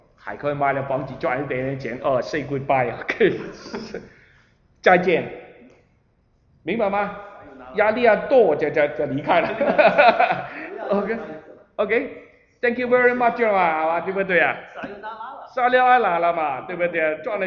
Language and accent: Chinese; Hong Kong; moved away; 我从香港来，我来了很久，40多年